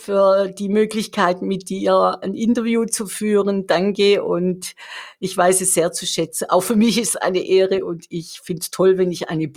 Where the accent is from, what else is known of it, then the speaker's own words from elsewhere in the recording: Bavaria, Germany; Ich wohne ja auch mittendrin, auch noch nicht sehr lange, jetzt erst seit 6 Monaten. Ich komme ja aus dem Allgäu, auch viel Natur.